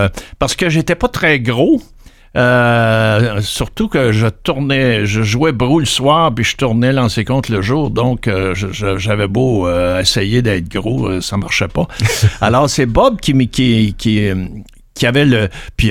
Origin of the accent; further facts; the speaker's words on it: Granby, Quebec, Canada; Moi, je viens de Granby. On était cinq gars de Granby